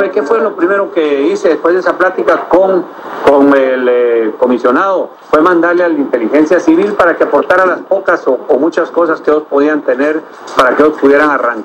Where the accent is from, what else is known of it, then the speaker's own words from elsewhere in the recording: Guatemala; voy a enfrentar esto como es necesario hacerlo, como un guatemalteco.